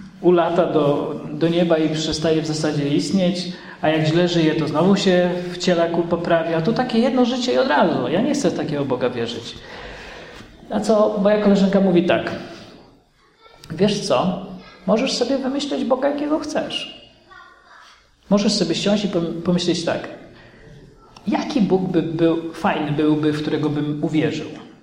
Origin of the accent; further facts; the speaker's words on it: Kraśnik, Lublin Voivodeship, Poland; w mojej rodzinnej miejscowości Kraśnik na Lubelszczyźnie